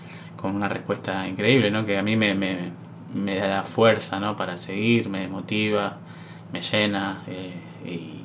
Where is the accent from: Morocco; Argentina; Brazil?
Argentina; Buenos Aires; born there; also born or lived in Los Antiguos; now in Esquel, Argentina; Yo nací en Buenos Aires, pero bueno, ando por el sur desde el año 2012. Estuve viviendo en Los Antiguos, Santa Cruz, la capital nacional de la cereza, como dicen. Es un valle, un pueblito límite con Chile, rodeado por un hermoso lago y 2 ríos.